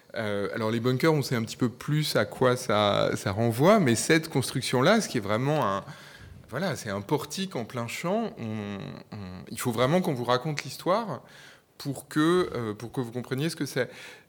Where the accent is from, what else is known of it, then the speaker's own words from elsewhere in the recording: Orléans, Centre-Val de Loire, France; Donc moi, j'ai grandi à Orléans